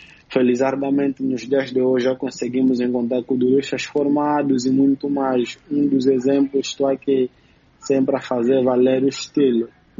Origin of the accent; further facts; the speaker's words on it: Cabinda, Angola; Sou de Cabinda, cantei com o músico de Cabinda